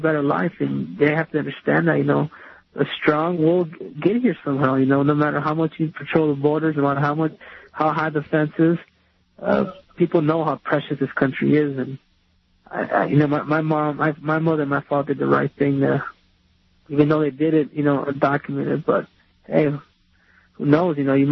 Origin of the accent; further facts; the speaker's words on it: United States; I'm a very patriotic person. You know, I love America. I am American. I just happen to have, you know, my Mexican heritage. My Mexican roots are in Mexico.